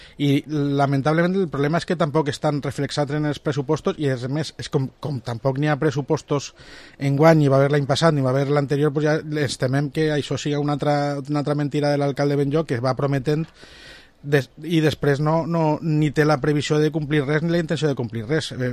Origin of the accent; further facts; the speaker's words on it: Valencian Community, Spain; va en contra de tindre la nostra pròpia entitat com a valencians